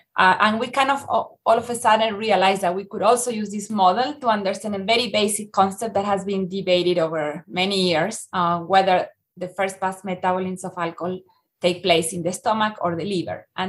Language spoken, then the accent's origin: English; Argentina; English is a second language; as you may tell by my accent, I am coming from Argentina. I did my PhD in Argentina.